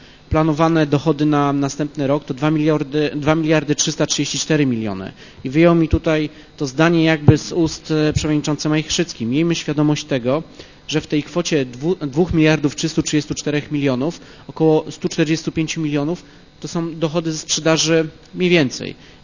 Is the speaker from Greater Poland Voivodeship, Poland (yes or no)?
yes; Poznań, Greater Poland Voivodeship, Poland; my poznaniacy